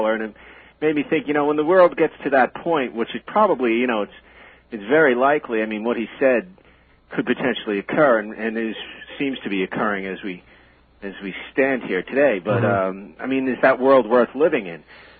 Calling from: Miller Place, New York, United States; Miller Place.

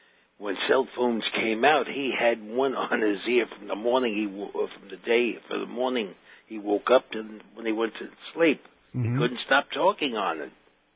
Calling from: Bronx, New York, United States; from the Bronx here.

